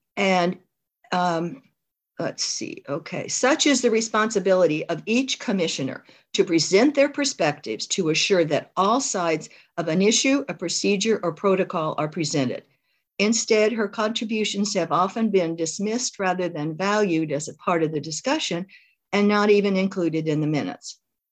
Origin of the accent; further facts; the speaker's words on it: Edmonds, Washington, United States; and I'm from Edmonds.